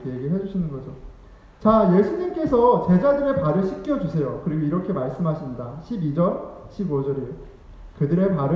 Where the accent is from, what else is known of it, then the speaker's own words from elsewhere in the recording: South Korea; 저는 이제 한국 사람이고 한국 남자잖아요.